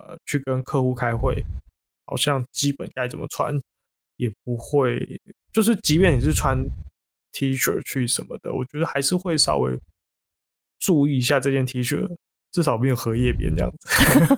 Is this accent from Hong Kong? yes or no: no; Keelung, Taiwan; 我是基隆那边的。